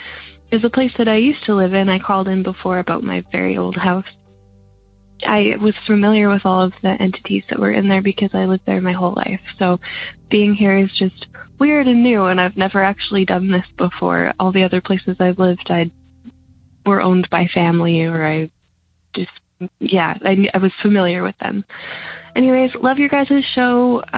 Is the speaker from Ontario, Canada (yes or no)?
no; British Columbia, Canada; I just moved into a new apartment in a new city. I grew up in the Okanagan, and I was very comfortable back where I used to live. I lived there my whole life